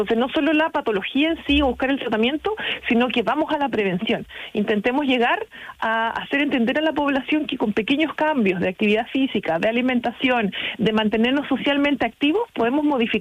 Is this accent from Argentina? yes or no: no; Chile; más socialmente activos de lo que somos los chilenos